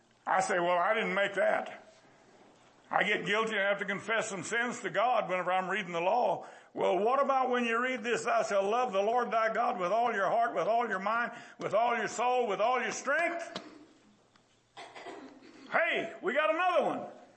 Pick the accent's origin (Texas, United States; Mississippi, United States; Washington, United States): Texas, United States; San Antonio; When I grew up on Walton Street here in San Antonio on the south side off of Nogalitas